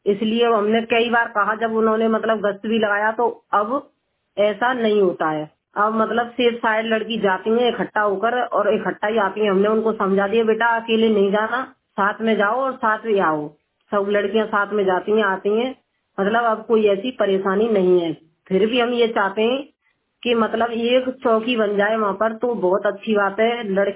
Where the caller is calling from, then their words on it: Dharmpura, Rajasthan, India; मैं धर्मपुरा से, जिला भरतपुर, सेवर थाना।